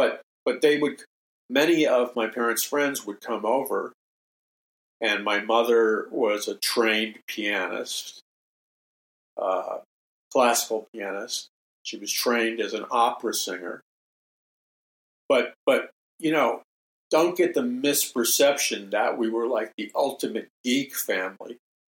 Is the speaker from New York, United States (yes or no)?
yes; New York City, New York, United States; It was in that place, growing up in New York City in an atheistic, secular humanist household